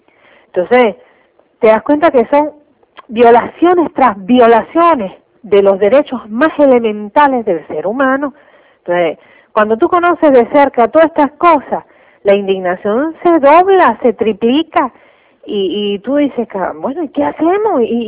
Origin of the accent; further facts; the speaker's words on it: Cuba; tú como cubano, pues haces así y te sientes indignado ante la injusticia